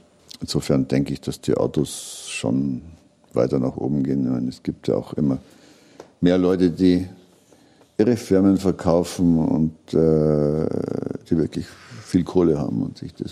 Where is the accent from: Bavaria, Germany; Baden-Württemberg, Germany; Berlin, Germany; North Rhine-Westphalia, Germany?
Bavaria, Germany; Regensburg; Gerade ich komme aus Regensburg, da hat man sich einen besonderen Bezug zu sowas.